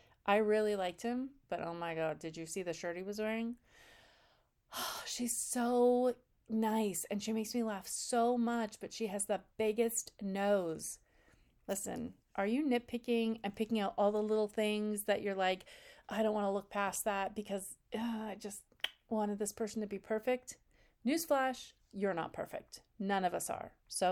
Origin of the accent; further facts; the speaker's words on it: the South, United States; accent: Southern; If you're from the South, I'm sorry for my cheesy accent, but it just is, I hear it all the time, all the time.